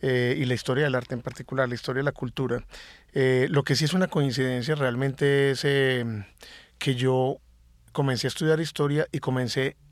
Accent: Antioquia, Colombia; somos pocos los antioqueños que hemos tenido como una figuración allí.

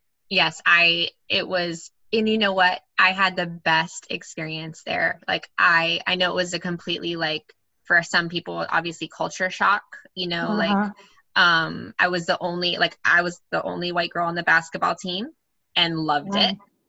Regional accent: Port Orange, Florida, United States; I grew up here in Port Orange when I was, like, I was born here in Daytona.

